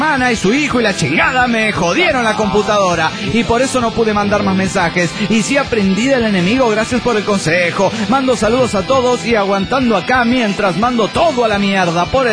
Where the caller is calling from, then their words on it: Valencia, Carabobo, Venezuela; de Valencia, Venezuela.